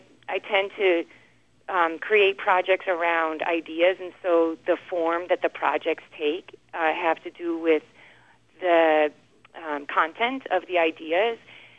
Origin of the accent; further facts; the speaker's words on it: Chicago, Illinois, United States; I grew up working class in Chicago, and my father was a truck driver